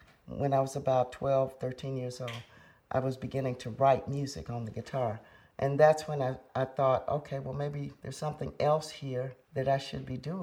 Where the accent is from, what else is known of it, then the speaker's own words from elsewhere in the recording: Jackson, Mississippi, United States; born there; I was born in Jackson, Mississippi. It's a town that's known for many things.